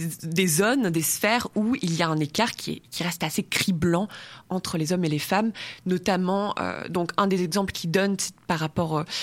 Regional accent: France; now in Montreal, Canada; Moi, je viens de France.

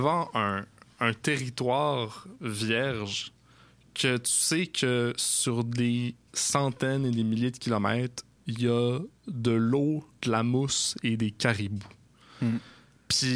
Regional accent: Quebec, Canada; qu'est-ce qui fait qu'on est québécois, c'est qu'on se reconnaît quand on parle de sirop d'érable

